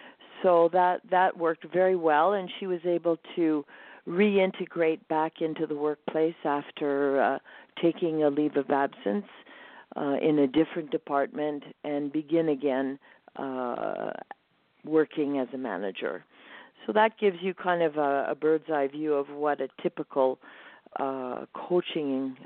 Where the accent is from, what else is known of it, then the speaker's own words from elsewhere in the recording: California, United States; But briefly, I grew up in the San Francisco Bay Area. one of two siblings.